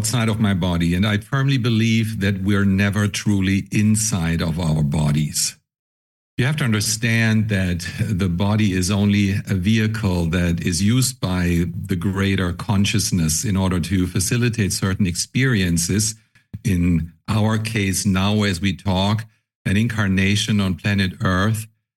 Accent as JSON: {"language": "English", "country": "Germany", "tie": "born or raised there", "second_language": "English", "moved": "as an adult", "lives_now": "United States", "said": "I was in my mid-20s when I immigrated to the United States. And when I was born and raised in Germany, as you can probably tell by my accent, but I immigrated to the States in 1991."}